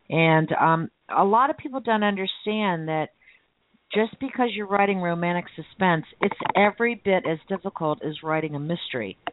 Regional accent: Miami, Florida, United States; I was born and raised in Miami, although I'm in Southwest Florida now.

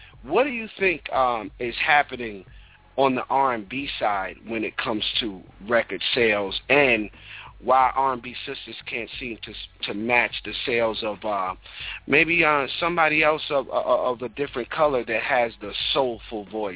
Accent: New York, United States; Soul music was playing all throughout my house growing up in New York every day.

